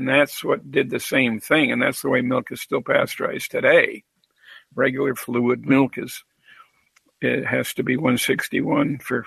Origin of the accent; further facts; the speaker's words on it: Vermont, United States; I grew up in Vermont, but there weren't many of those installations in Vermont.